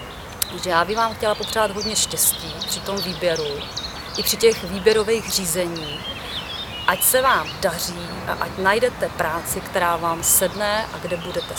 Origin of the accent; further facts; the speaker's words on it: Vysočina Region, Czechia; also born or lived in Plzeň, Czechia; Já třeba konkrétně jsem taky z Vysočiny, studovala jsem v Plzni, pak jsem nějakou dobu zůstala, pak jsem se vrátila na Vysočinu.